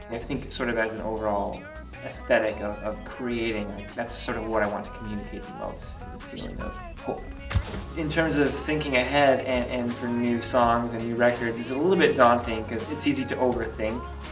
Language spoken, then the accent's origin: English; Midwest, United States; I wanted to reference growing up in the Midwest in North America and being so far from the ocean.